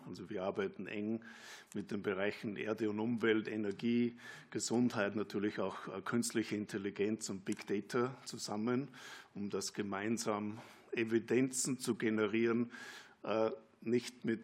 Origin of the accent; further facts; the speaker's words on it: Austria; also born or lived in North America; now in Germany; Sie hören wahrscheinlich, ich bin ein Österreicher.